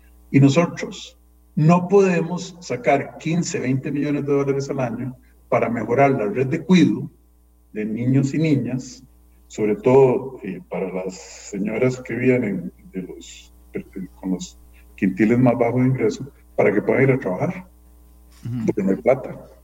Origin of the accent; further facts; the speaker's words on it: Costa Rica; Y nosotros como costarricenses tenemos que entender que la situación económica resulta de políticas públicas